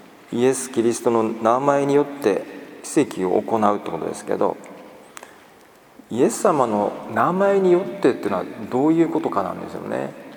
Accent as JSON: {"language": "Japanese", "town": "Kobe", "region": "Hyogo", "country": "Japan", "said": "実は私神戸出身ですから、神戸出身なんですね。で神戸はまあ伝統的に今も昔もヤクザの多いあの町でですね、"}